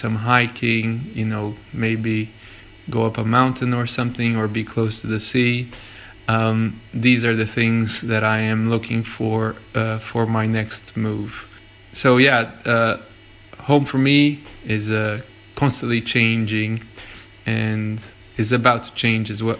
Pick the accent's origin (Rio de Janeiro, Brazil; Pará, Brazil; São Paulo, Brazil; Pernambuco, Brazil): Pernambuco, Brazil; Recife; moved away as an adult; now in London, United Kingdom; I was born in Recife, Brazil, and I've lived there until I was 24 years old. And then after I finished my university degree, I came to London for work, and I've been here for 12 years.